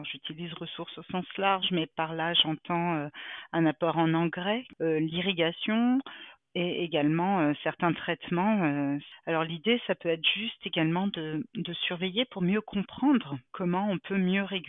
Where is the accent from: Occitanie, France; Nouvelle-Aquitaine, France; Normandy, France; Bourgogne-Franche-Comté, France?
Bourgogne-Franche-Comté, France; Déjà parce que je viens du monde rural, hein. Moi je viens du Charolais en fait. Et dans ma famille, il y a des éleveurs de vaches charolaises